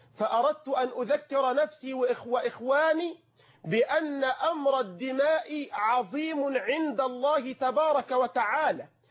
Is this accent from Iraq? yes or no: no; Egypt; بلدنا مصر